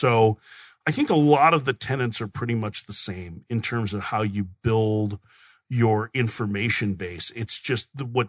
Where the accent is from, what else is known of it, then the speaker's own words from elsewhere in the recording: Chicago, Illinois, United States; I grew up in Chicago, so I grew up at a time when Harry Carey and Vince Lloyd and Jack Brickhouse were doing Cubs games